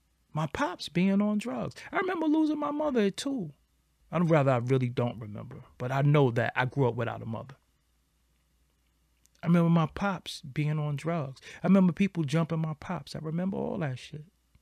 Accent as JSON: {"language": "English", "town": "Brooklyn", "region": "New York", "country": "United States", "tie": "born or raised there", "said": "I grew up in Bed-Stuy, Brooklyn. Fulton Street was one of the craziest shits. I wasn't even allowed to go on Fulton Street as a kid because people was getting shot."}